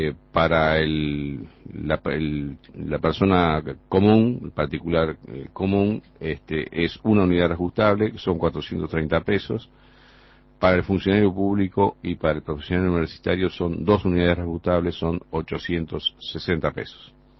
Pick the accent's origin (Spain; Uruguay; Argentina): Uruguay; born there; los que nacimos en Uruguay